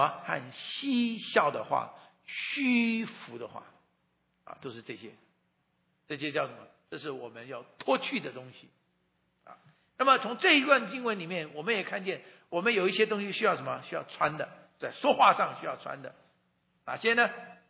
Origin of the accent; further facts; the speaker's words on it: Hunan, China; 因为我的妻子是上海人，我是湖南人，所以我们湖南人在上海人的眼中